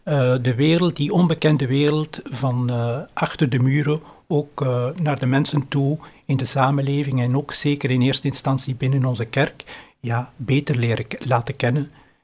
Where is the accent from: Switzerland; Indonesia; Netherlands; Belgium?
Belgium; Geraardsbergen, Flanders; Ik kom uit een groot gezin. We waren thuis met 8. Ik ben afkomstig uit Oost-Vlaanderen. Ik heb altijd in Gerardsbergen gewoond.